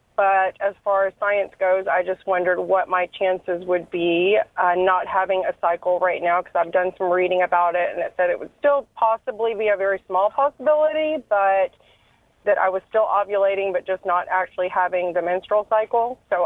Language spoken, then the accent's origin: English; Dallas, Texas, United States; Well, first of all, go Dallas Stars. I'm from the Dallas area.